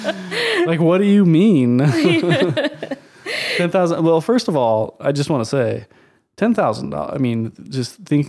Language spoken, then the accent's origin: English; Midwest, United States; I'm from the Midwest. I don't know. We don't have a lot of that.